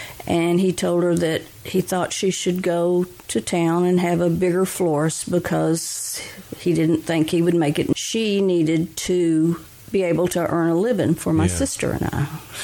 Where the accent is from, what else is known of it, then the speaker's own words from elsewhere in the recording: Klamath Falls, Oregon, United States; born there; Actually, I was born in Klamath Falls, Oregon.